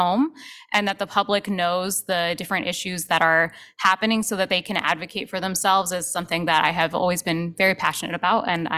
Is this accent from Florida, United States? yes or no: no; Portland, Oregon, United States; I am a policy advocate at Hunger Free Oregon, and I grew up in Portland.